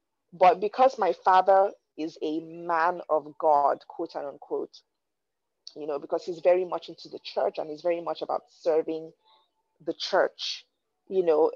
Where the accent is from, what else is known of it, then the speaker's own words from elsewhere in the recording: Nigeria; growing up in Nigeria, you know, and I'll give you guys a bit of a backstory. Like I've mentioned in the past, I grew up in a household where my parents went to church every Sunday, and they took us to church every single Sunday, Pentecostal, Christian, conservative